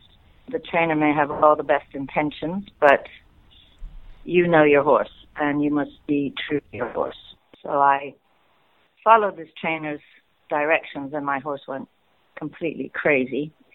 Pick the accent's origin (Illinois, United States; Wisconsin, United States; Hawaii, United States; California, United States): Hawaii, United States; I grew up in Hawaii. And at that time, there was nothing too formal. And so they had a cattle ranch. So I grew up riding Western and herding cattle.